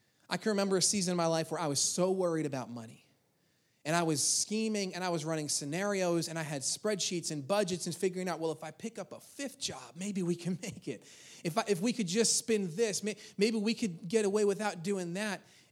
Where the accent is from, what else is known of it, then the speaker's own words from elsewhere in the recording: Long Island, New York, United States; Well, we're from Long Island. Forget about it, right?